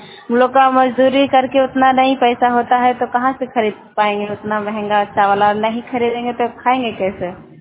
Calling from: Bhadaur, Bihar, India; मैं मिसौड़ा पंचायत से बोल रही हूँ। मेरा गांव का नाम भदौर है और थाना नवादा है और प्रखंड नारदीगंज है।

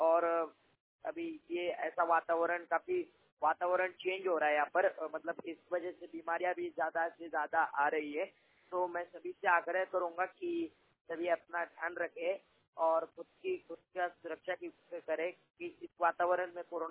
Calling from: Maharashtra, India; जिला औरंगाबाद महाराष्ट्र से बात कर रहा हूँ दोस्तों।

